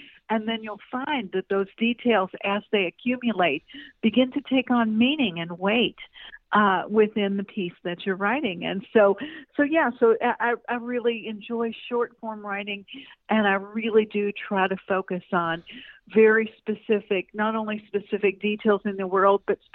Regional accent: Louisville, Kentucky, United States; wrote and published detective fiction that was set in my hometown of Louisville.

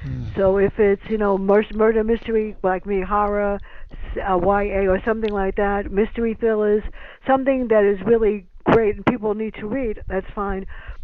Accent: South Bronx, New York, United States; I wrote a book about the two of us growing up in the South Bronx.

